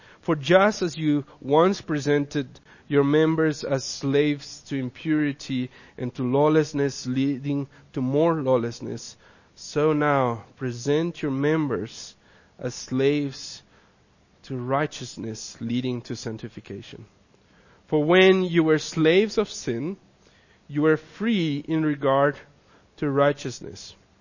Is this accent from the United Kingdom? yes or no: no; South Africa; living in South Africa and being a South African.